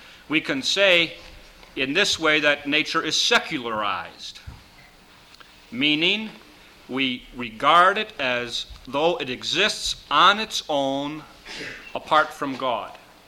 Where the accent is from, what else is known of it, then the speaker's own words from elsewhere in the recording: Missoula, Montana, United States; I'm from Missoula, Montana.